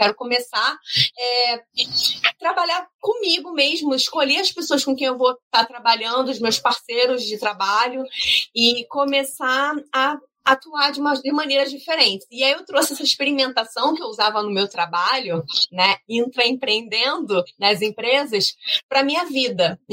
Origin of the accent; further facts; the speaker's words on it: Rio de Janeiro, Brazil; eu sou do Rio de Janeiro